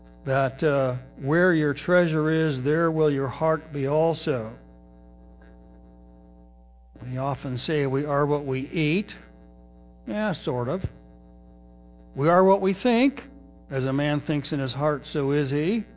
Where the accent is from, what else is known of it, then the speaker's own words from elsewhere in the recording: Battle Creek, Michigan, United States; since we're from Battle Creek, we saw Kellogg socks.